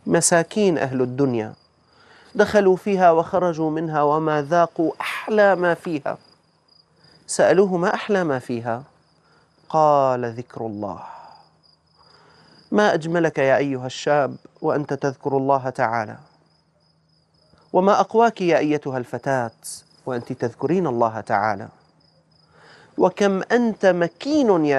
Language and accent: Arabic; Syria; عندنا في الشام يقولون بع الدار واشتري الأذكار